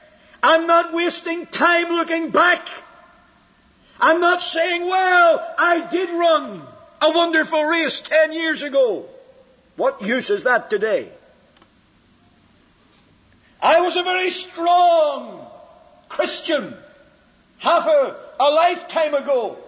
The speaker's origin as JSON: {"language": "English", "country": "United Kingdom", "said": "I come from Britain"}